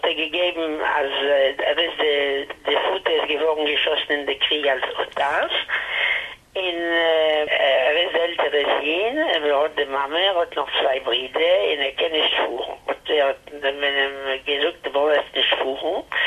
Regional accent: Paris, Île-de-France, France; German is a second language; Man gewohnt in Paris. Ich bin geboren in Paris.

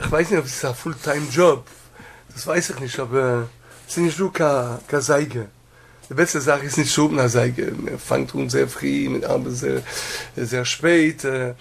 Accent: Antwerp, Flanders, Belgium; born there; Ich bin geboren in Antwerpen, in Belgien.

